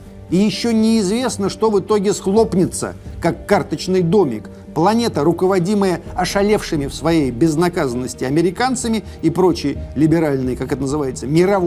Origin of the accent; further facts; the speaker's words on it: Kurgan Oblast, Russia; born there; Я родилась в 95-м. В таком прекрасном и свободном, в кавычках. Я родилась в глубинке, в Зауралье.